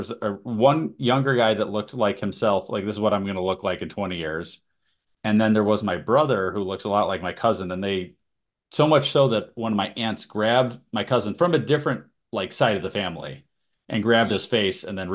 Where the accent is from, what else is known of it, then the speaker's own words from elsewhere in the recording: Massachusetts, United States; accent: Boston; oh, that's just my Boston accent coming out.